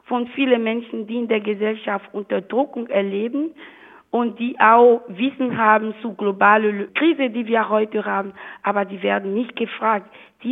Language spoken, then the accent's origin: German; Benin; ich komme aus Benin